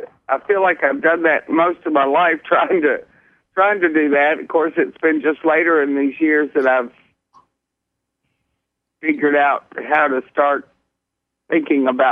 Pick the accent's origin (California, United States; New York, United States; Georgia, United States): Georgia, United States; Atlanta; born there; I was born in Atlanta, Georgia.